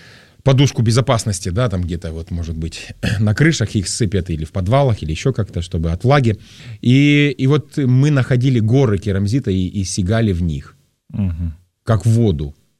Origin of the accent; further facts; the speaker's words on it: Tyumen, Tyumen Oblast, Russia; Да, я рос и воспитывался в западно-сибирском городе Тюмень.